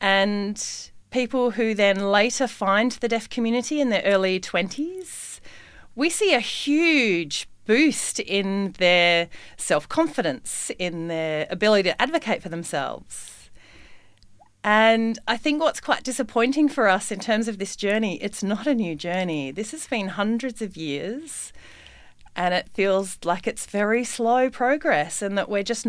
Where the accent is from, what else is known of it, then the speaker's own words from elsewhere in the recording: Australia; because being an Australian, I could have stayed in Europe, which would have been easier in some ways, but New Zealand and Samoa are, you know, our cousins essentially.